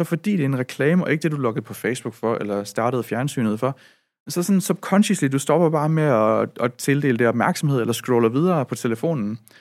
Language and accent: Danish; Region of Southern Denmark, Denmark; som mødet ligger på Fyn, hvor jeg kommer fra.